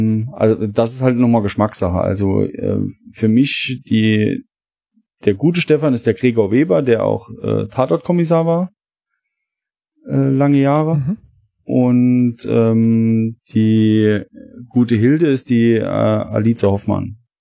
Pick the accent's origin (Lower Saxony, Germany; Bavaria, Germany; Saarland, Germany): Saarland, Germany; accent: Saarland dialect; Also Bexbach, wo das spielt, ist auch jetzt von mir aus gesehen 2 Orte weiter.